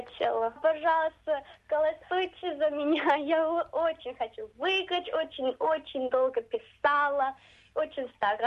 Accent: Western Australia, Australia; Я же учила русский язык в школе, в русской школе в Западной Австралии, чтобы я могла общаться со своей семьей

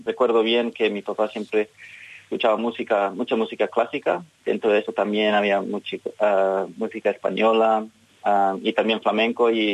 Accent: Melbourne, Victoria, Australia; soy tal como soy y pues nacido y criado aquí en Melbourne con padres de otros países y amigos de todo el mundo.

